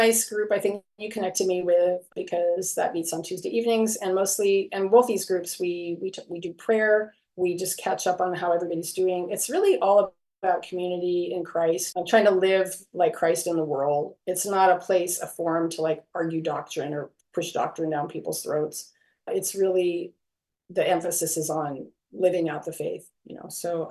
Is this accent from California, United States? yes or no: yes; Hollywood, California, United States; Yeah, I mean, I grew up in Hollywood with a screenwriter, producer, mother.